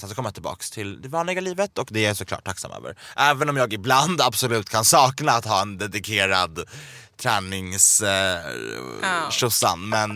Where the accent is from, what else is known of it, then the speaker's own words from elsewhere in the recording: Gävle, Gävleborg County, Sweden; Gävle kommun, det är min hemstad